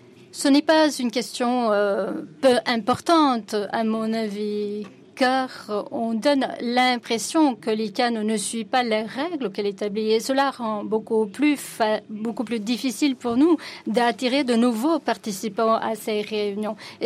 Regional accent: Ghana; je viens du Ghana.

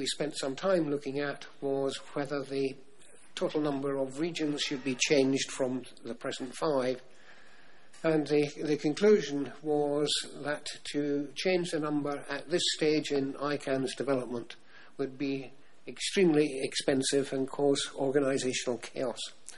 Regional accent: Cayman Islands; I'm from the Cayman Islands, and I'm, for my sins, chairman of the working group.

